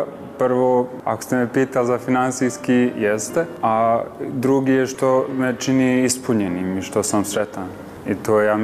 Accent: Bosnia & Herzegovina; Ja sam prvi iz Bosne poslije 10 godina.

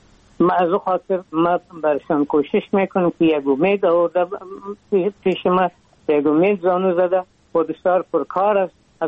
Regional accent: Afghanistan; ما از افغانستان آمدیم

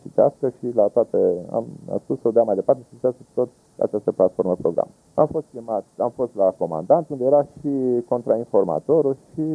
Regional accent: Romania; Zic, ca român și ca ofițer am zis cine vrea să facă acest lucru și l-am făcut.

